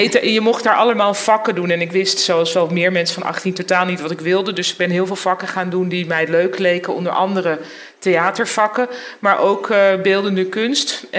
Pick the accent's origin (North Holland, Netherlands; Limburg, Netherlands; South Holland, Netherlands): North Holland, Netherlands; Amsterdam; born there; ik ben geboren in de Lutherse diaconesse inrichting. Nou, dat is echt puur toeval dat mijn ouders daar terecht zijn gekomen. Maar dat was naast het Vondelpark.